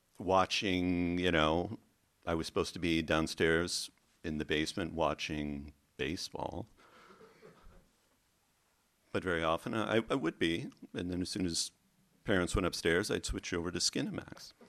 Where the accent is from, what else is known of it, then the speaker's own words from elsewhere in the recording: United States; It'd probably be illegal in my hometown, in the middle of America.